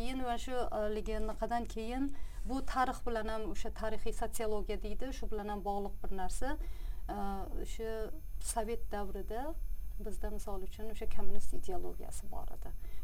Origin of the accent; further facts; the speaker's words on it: Bukhara, Bukhara Region, Uzbekistan; Buxoroda katta bo'lganman. Buxoroda katta bo'lganman.